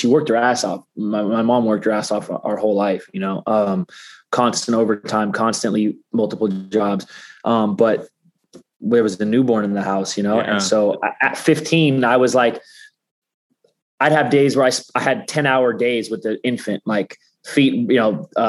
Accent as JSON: {"language": "English", "town": "Seattle", "region": "Washington", "country": "United States", "said": "or like I was from Seattle, the Seattle right, area."}